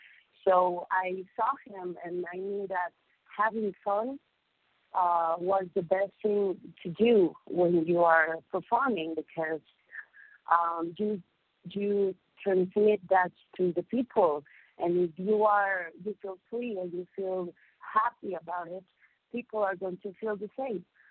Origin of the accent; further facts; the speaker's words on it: Chapala, Jalisco, Mexico; also born or lived in Mexico City; Well, yeah, I was born in Mexico City, and then we moved to Chapala. And I felt like I was a city girl, and I should be in the city.